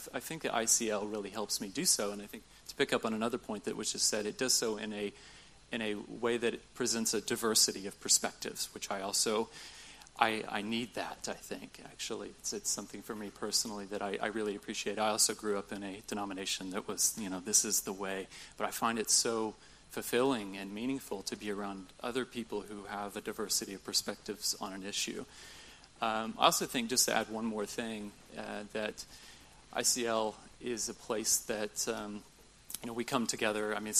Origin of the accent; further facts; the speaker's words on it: United States; We're English speakers, we're from the U.S.